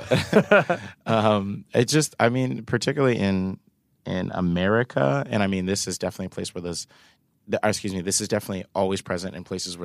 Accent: Bradenton, Florida, United States; In Bradenton in Florida.

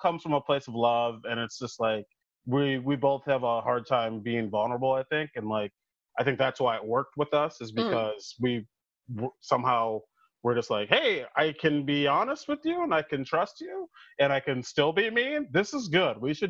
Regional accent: Minnesota, United States; I think for me, it's weird because I'm from Minnesota.

